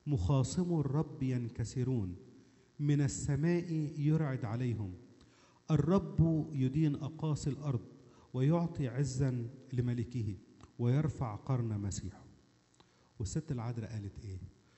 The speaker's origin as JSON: {"language": "Arabic", "region": "Upper Egypt", "country": "Egypt", "said": "عندنا في الصعيد لما تبقى واحدة قعدت كذا سنة مش بتخلف"}